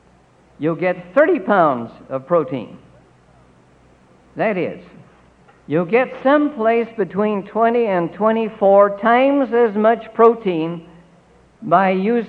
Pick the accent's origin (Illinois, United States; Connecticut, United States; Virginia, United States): Illinois, United States; River Forest; Some of you might know that I come from River Forest. It's in Illinois.